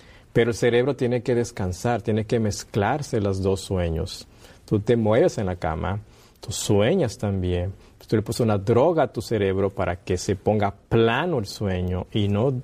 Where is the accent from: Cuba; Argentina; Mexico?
Mexico; Nuevo León; Venimos de México, de la parte norte del país, el estado de Nuevo León. En Montemorelos tenemos un sanatorio naturista que ya tiene funcionando más de 30 años. Yo soy médico internista